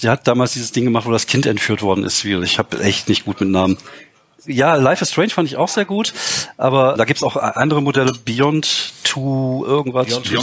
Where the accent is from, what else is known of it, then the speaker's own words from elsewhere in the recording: France; also born or lived in Germany; dass ich halt als Deutscher in Frankreich aufgewachsen bin auch, weil ich bin Halbfranzose. Und meine Mutter, als sie sich von meinem Vater getrennt hat, ist sehr viel nach Frankreich gezogen. Ich war 8 Jahre alt